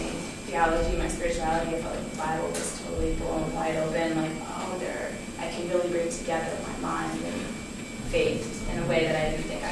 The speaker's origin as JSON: {"language": "English", "region": "East Coast", "country": "United States", "said": "and I'm from the East Coast, and so fall is very different here than, you know, no maple trees really"}